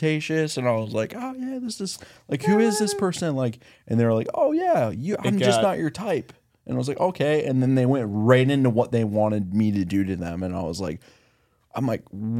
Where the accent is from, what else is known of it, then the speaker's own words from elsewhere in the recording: Michigan, United States; I'm from Carroll, Michigan.